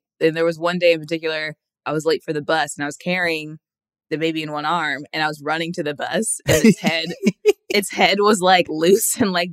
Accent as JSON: {"language": "English", "town": "Indianapolis", "region": "Indiana", "country": "United States", "tie": "born or raised there", "said": "Well, I grew up in the Midwest, mm-hmm. in Indianapolis, and there was a lot of teen pregnancy there."}